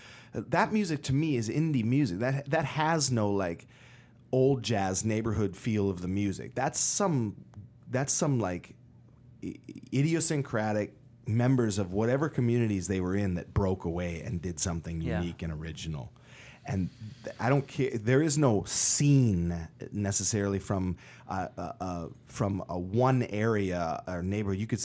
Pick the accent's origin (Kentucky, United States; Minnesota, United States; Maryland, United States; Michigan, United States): Minnesota, United States; Minneapolis; you know, we grew up in Minneapolis